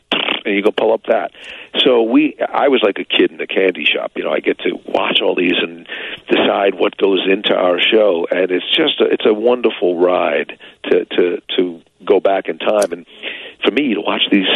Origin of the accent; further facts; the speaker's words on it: New York, United States; I grew up in New York, and I know that I had seen it.